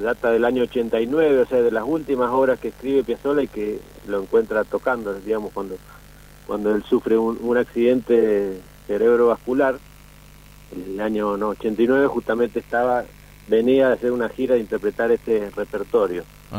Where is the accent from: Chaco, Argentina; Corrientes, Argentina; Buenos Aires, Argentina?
Buenos Aires, Argentina; now in San Juan, Argentina; yo estoy en San Juan en este momento, vivo en San Juan, soy nacido y criado en Buenos Aires, porteño, pero bueno, hace años que estoy acá radicado en San Juan